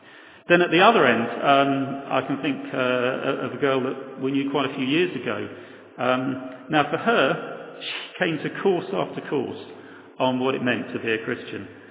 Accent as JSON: {"language": "English", "town": "Croydon", "region": "London", "country": "United Kingdom", "tie": "born or raised there", "said": "she set out from Croydon, my hometown."}